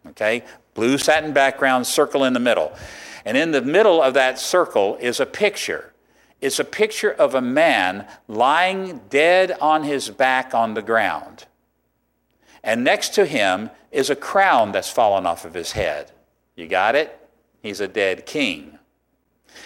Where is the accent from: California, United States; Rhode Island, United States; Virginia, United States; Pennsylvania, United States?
Virginia, United States; I come from Virginia.